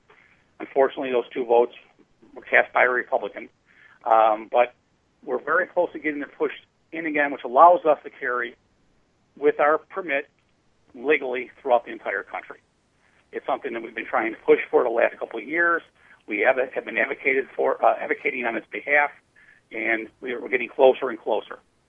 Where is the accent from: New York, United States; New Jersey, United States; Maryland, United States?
New York, United States; My home state, New York, actually receives reciprocity rights from quite a number.